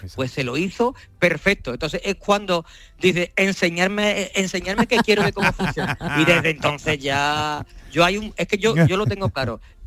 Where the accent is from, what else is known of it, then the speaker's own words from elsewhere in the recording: Jerez de la Frontera, Andalusia, Spain; Somos 5 socios de Jerez, 5 jerezanitos. Bueno, hay andaluces.